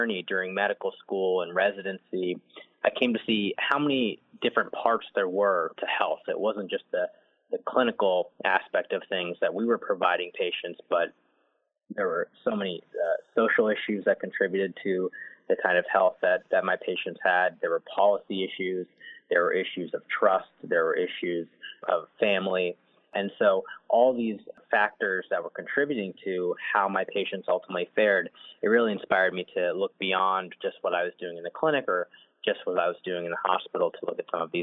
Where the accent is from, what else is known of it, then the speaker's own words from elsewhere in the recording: Ohio, United States; So I grew up in Ohio.